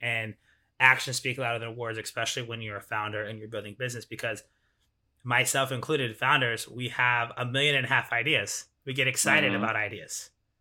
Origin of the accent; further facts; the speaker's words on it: Missouri, United States; Right? I mean, I'm from Missouri, the show me state.